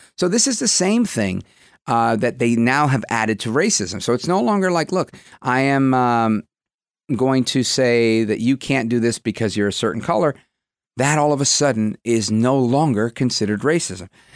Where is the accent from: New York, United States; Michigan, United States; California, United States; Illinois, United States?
New York, United States; Brooklyn; also born or lived in New Jersey; I've told you before, I grew up in Brooklyn. It was a very mixed neighborhood, very mixed. But moved to Jersey, not very mixed at all.